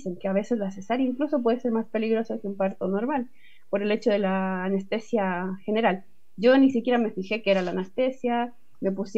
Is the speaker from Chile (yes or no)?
yes; Chile; aquí en Chile decimos guatita la barriga